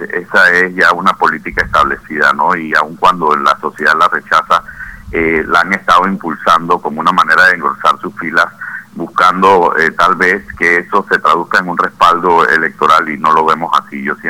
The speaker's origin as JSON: {"language": "Spanish", "country": "Panama", "said": "nosotros como panameños, como panameñistas también, sentimos que es algo que él merece muchos más honores de que el país debe reconocerle."}